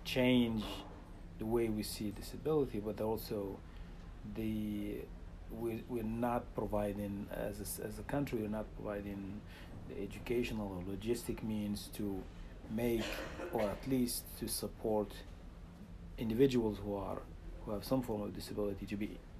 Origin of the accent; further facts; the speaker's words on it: Morocco; now in United States; I am from a small oasis in southeastern Morocco, bordering the Algerian-Moroccan border, north of Golmim and south of Agadir.